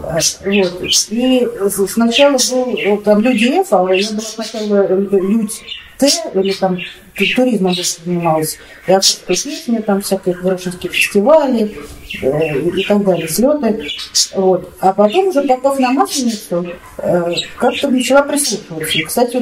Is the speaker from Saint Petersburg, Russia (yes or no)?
no; Moscow, Russia; так как мы москвичи, да, москвичи, они люди такие, с плавильный котел такой, да, получается.